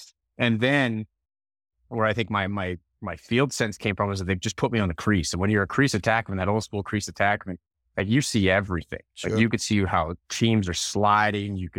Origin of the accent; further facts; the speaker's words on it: Red Deer, Alberta, Canada; Yeah, I grew up in Red Deer, Alberta, Canada.